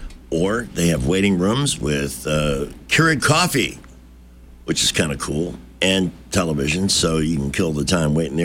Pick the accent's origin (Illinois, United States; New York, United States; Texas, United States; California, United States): Illinois, United States; Chicago; I grew up in Chicago. If I never see another flake, it'll be too soon.